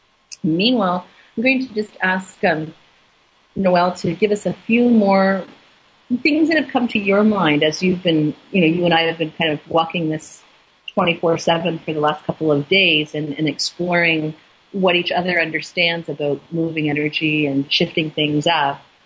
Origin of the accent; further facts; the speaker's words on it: Canada; Yes, I'm Canadian.